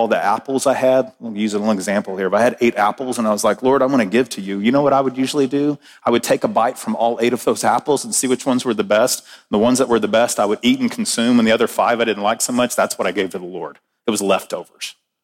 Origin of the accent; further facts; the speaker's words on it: Texas, United States; I grew up in South Texas on a beach where I didn't see snow till I was in college.